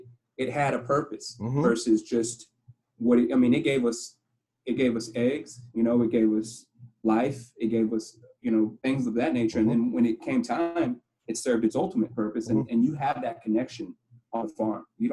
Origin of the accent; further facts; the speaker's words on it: Houston, Texas, United States; also born or lived in Lake Jackson; I grew up mostly in Houston, but I did a lot of back and forth between like the country. So like Lake Jackson.